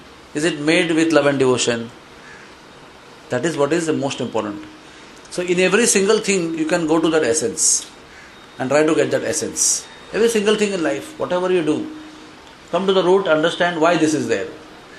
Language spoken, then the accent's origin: English; South India, India; Or it is South Indian because I am South Indian?